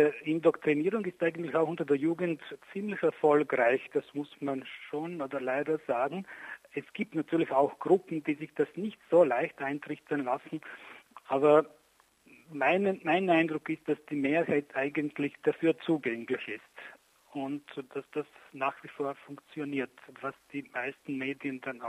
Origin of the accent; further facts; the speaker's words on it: Slavonia, Croatia; now in Vienna, Austria; ich komme aus dem östlichen Kroatien, aus Slavonien. Bin in Zagreb ins Gymnasium gegangen und habe in Wien dann Geschichte und Ethnologie und Theologie studiert